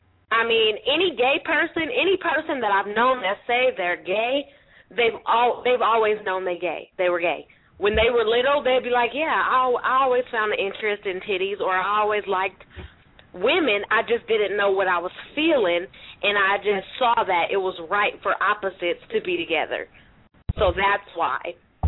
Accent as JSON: {"language": "English", "town": "San Francisco", "region": "California", "country": "United States", "said": "Like, I'm from San Francisco, so I've seen all types of gays, you know."}